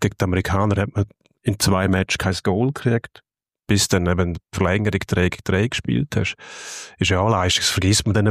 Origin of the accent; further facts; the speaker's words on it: Switzerland; man macht es zwar bei uns in der Schweiz zum Beispiel auch